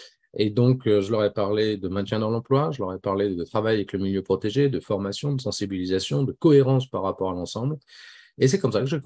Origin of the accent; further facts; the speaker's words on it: Lille, Hauts-de-France, France; now in Bordeaux, France; je suis originaire de Lille, même si aujourd'hui j'habite Bordeaux. Et entre-temps, j'ai été muté sur Toulouse.